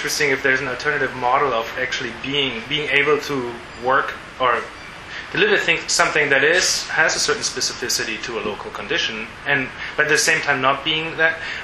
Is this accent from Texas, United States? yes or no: yes; Houston, Texas, United States; A Houston, but that's my hometown again.